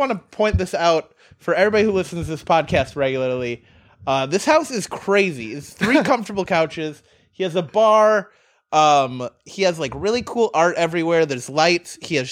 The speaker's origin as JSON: {"language": "English", "region": "Arizona", "country": "United States", "tie": "born or raised there", "said": "I grew up in Arizona, too, though. So, like, I grew up working in kitchens."}